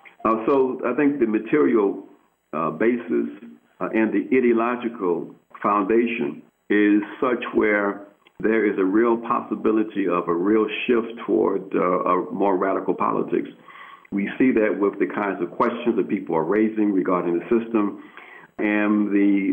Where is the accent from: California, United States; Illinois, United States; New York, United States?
Illinois, United States; Chicago; I came from a traditional black family in the sense that the family was